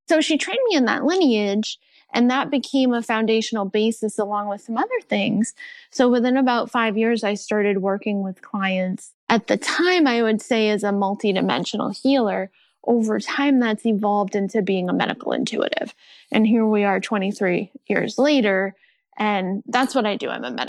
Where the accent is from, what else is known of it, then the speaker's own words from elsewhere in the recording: New England, United States; Yeah, I grew up in New England, and from a young age, I would see what at the time I called nature sparkles outside.